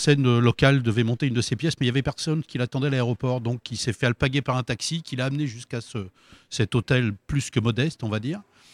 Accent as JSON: {"language": "French", "region": "Île-de-France", "country": "France", "accent": "Parisian", "said": "J'ai pu garder mon accent parisien"}